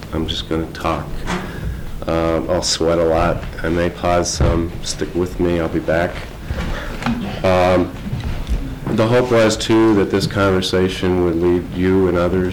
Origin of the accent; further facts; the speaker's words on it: New Jersey, United States; moved away as an adult; My mother and I joined him shortly after my birth. And I was raised in New Jersey until I was 19 years old.